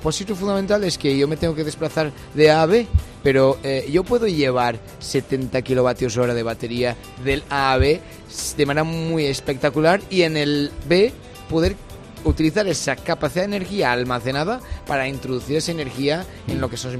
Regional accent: Portugal; Spanish is a second language; moved away as an adult; now in Valencia, Spain; Yo soy portugués, me cambié justamente en 2018 para entrar en este gran desafío de la movilidad eléctrica.

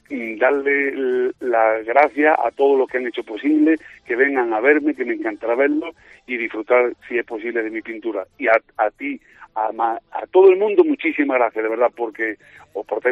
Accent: Pozoblanco, Andalusia, Spain; Así se llamó la exposición que hice anteriormente en mi pueblo, en Pozo Blanco, se llamaba Alegría.

